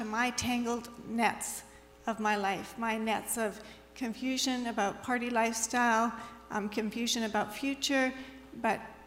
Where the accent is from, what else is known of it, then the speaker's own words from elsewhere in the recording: Vancouver, British Columbia, Canada; So I was raised in Vancouver. I was a good kid.